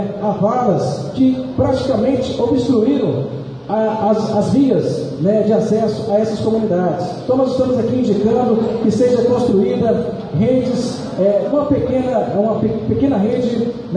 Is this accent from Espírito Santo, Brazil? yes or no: yes; Conceição da Barra, Espírito Santo, Brazil; a gente vem da zona rural. Eu sou filho do assentamento Jundiá, sou de Conceição da Barra.